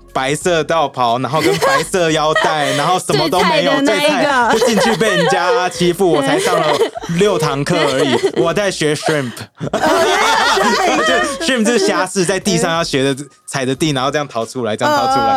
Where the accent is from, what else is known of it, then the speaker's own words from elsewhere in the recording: Canada; 我在国外 ，I grew up in Canada， 我在加拿大长大的。